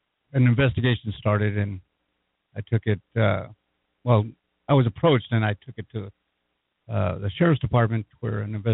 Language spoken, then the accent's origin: English; Las Cruces, New Mexico, United States; I was born and raised here in Las Cruces.